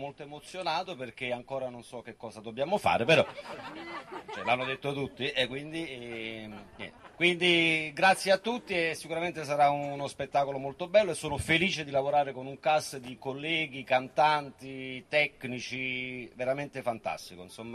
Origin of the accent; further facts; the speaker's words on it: Naples, Campania, Italy; Io sono napoletano proprio, quindi no, sono contento.